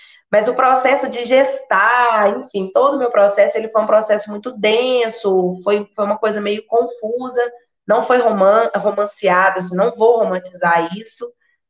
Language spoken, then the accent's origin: Portuguese; Divinópolis, Minas Gerais, Brazil; sou de Divinópolis, Minas Gerais, tenho 33 anos